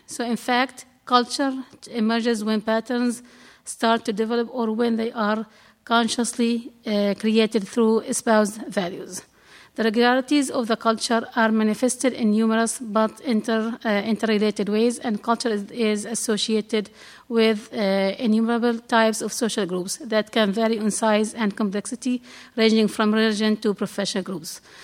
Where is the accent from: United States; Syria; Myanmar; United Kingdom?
Syria; first language Arabic; English is a second language; I'm originally from Syria. I speak Arabic.